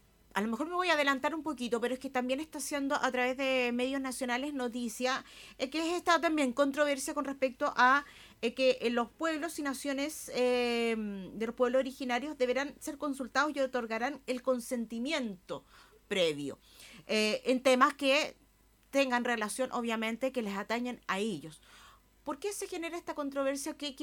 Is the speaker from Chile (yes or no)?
yes; Chile; somos chilenos y chilenas